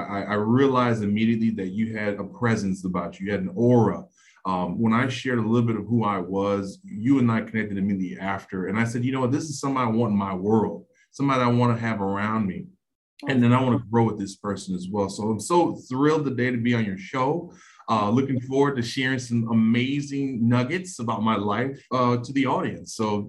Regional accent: Florida, United States; also born or lived in New York; My ethnicity, I'm from Haiti. My family's from the island. You know, my parents left, had me and my two sisters, our siblings in New York. It was too cold for us there, so we decided to transition and move to Florida.

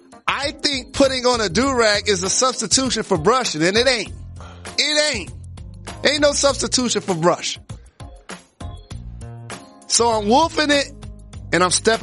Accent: Midwest, United States; I remember growing up in the Midwest, and I'm not saying that I'm proud of this.

